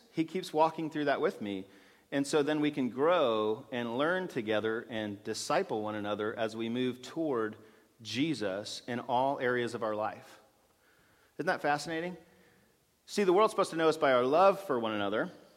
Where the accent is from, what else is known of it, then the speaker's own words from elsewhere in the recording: the South, United States; I'm from the South.